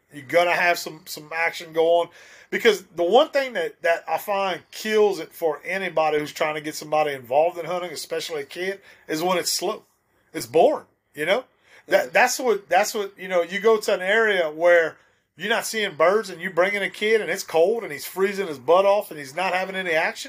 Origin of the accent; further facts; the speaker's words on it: Louisiana, United States; Growing up hunting the rice fields and stuff like that, where I grew up in Evangeline Parish, that area, we'd go to some of those rice fields